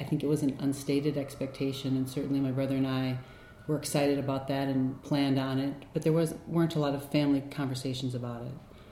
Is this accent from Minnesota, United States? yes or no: yes; Rochester, Minnesota, United States; also born or lived in New York; I was born in New York, and as a young elementary school student, my brother and I and my family moved to Minnesota. So I grew up my formative years in Rochester, Minnesota. My parents are both from New York City.